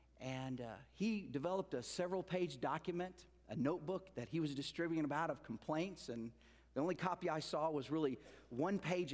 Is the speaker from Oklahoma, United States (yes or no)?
yes; Oklahoma, United States; moved away as an adult; also born or lived in Virginia; I moved from Oklahoma when I graduated from high school to Virginia